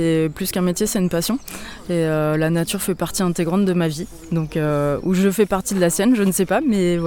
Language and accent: French; Marais Poitevin, France; J'ai grandi dans le Marais Poitevin et du coup, je me suis très tôt intéressée à tout ce qui touche à la nature